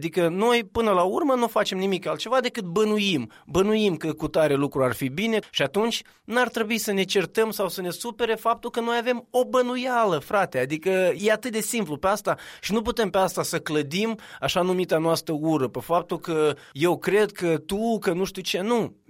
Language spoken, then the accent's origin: Romanian; Moldova; Suntem moldoveni și dezamăgiri vor mai fi.